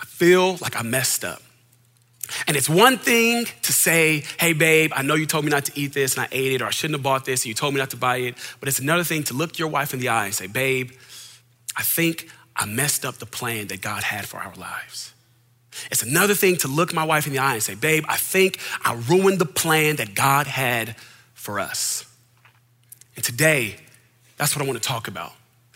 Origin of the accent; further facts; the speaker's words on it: California, United States; It's gonna be back in my hometown. So I go to my wife again. I say, babe, I got a plan. There's this potential job opportunity out in California. We'll be back next to family.